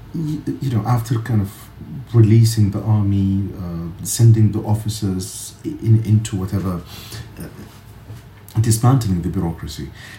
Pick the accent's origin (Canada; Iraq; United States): Iraq; I grew up in Iraq for 29 years.